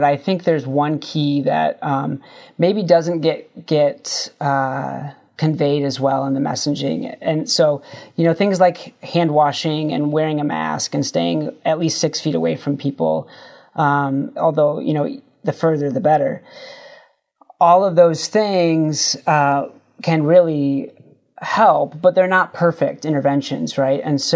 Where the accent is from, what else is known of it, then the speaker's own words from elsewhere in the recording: Gladwin, Michigan, United States; I grew up in Gladwin. I spent the first 18 years of my life there.